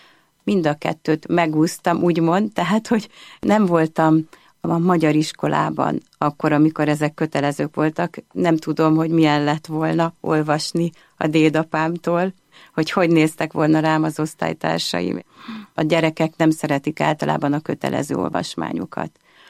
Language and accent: Hungarian; Leányfalu, Pest, Hungary; Az egész gyermekkoromat Leányfalun töltöttem. Leányfalu a földi paradicsom volt számomra.